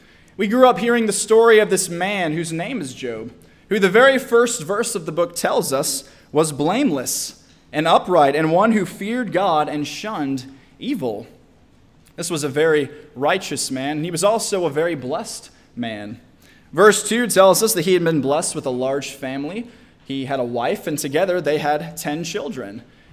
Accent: Nashville, Tennessee, United States; I come from Nashville, Tennessee

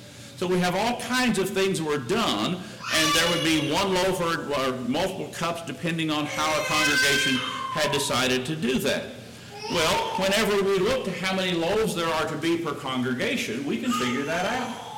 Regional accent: Missouri, United States; Where I was raised in Missouri, I was told that at one time the men sat on one side and the women and kids sat on the other.

